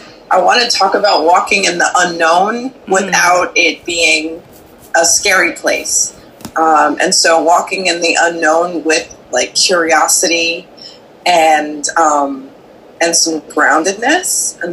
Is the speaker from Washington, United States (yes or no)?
no; Brooklyn, New York, United States; I am born and raised in Brooklyn, and I am many things.